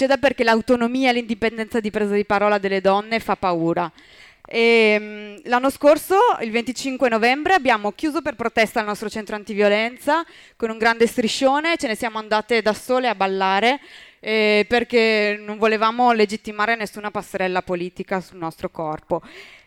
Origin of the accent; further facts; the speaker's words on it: Imola, Emilia-Romagna, Italy; siamo di Imola, che è una cittadina di 70.000 abitanti in provincia di Bologna.